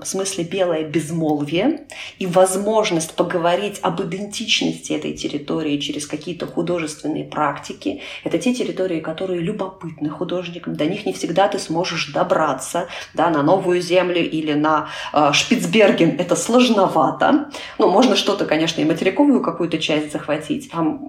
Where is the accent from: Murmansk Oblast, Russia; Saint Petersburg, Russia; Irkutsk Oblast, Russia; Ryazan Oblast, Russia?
Murmansk Oblast, Russia; born there; also born or lived in White Sea; я родилась на Кольском полуострове, прожила много лет у Белого моря.